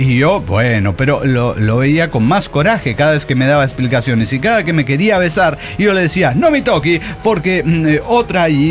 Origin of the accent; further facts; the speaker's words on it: Axochiapan, Morelos, Mexico; Porque Axochiapan ya, yo no quería pedos en Axochiapan. Mi pueblo es mi pueblo.